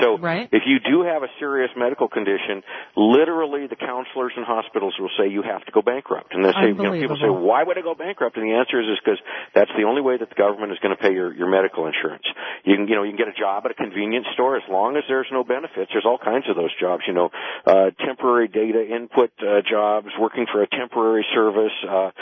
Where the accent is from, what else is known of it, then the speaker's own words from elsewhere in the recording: Missoula, Montana, United States; a local call center here that's just come into my hometown of Missoula, Montana